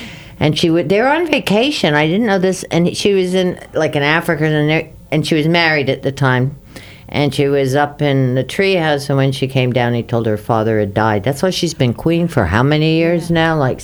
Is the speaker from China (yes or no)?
no; Canada; I'm from Canada, and we used to sing it in school.